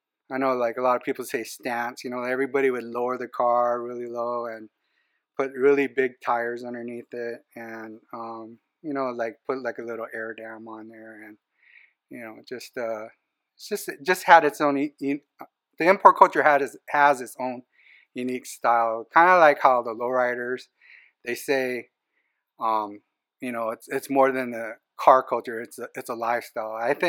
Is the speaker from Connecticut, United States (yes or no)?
no; Gardena, California, United States; And growing up in Gardena